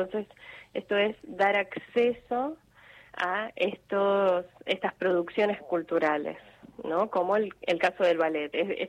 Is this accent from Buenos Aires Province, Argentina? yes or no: no; San Luis, Argentina; decidí estudiar la carrera de artes en la Facultad de Filosofía y Letras de la UBA, mudándome también, ¿no?, porque yo soy de San Luis.